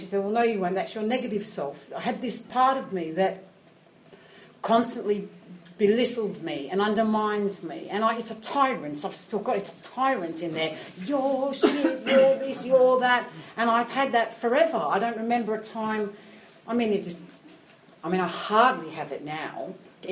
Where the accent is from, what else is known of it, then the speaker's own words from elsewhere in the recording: Australia; I mean, I was from Australia, it was hot, right?